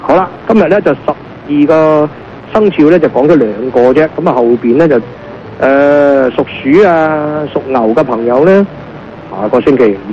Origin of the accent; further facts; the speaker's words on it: Guangdong, China; 正所謂我們廣東人話齋鬼揞眼啦